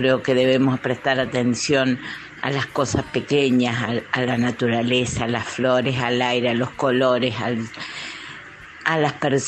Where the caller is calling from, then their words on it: San Juan, Argentina; de San Juan.